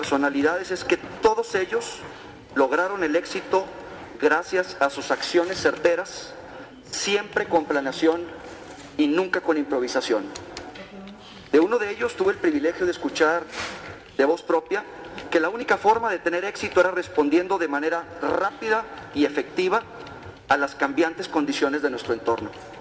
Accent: Nuevo León, Mexico; Con mucho orgullo vengo del estado de Nuevo León, el norte de México

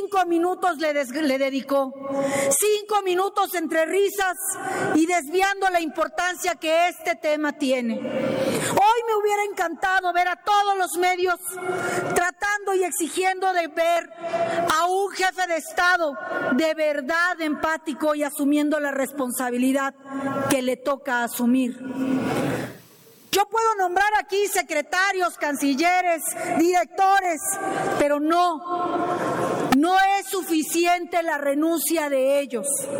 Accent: Mexico; como mexicana y como ciudadana

